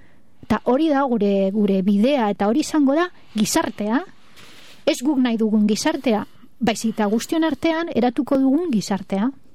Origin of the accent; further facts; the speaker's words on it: Basque Country, Spain; Ni euskalduna naiz.